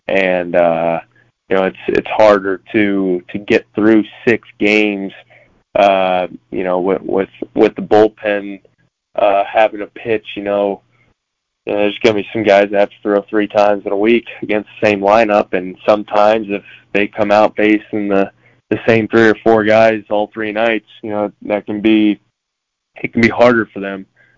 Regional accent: Mount Vernon, Iowa, United States; Yeah, I grew up in Mount Vernon, right outside of Cedar Rapids

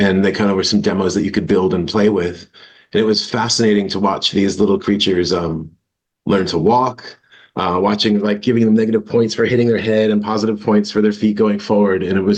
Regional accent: Chicago, Illinois, United States; just growing up in Chicago and going to the vinyl record stores

